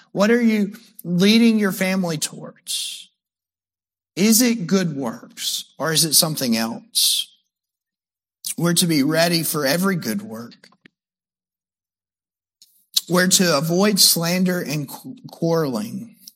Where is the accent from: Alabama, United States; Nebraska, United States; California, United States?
Alabama, United States; I'm from Alabama. I don't know if it just shows me all these people in Alabama because I'm from there